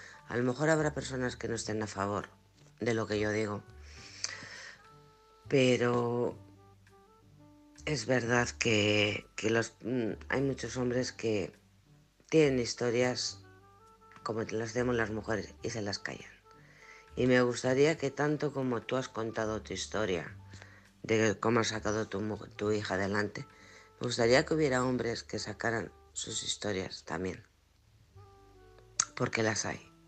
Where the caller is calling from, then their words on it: Alcorcón, Community of Madrid, Spain; de Alcorcón.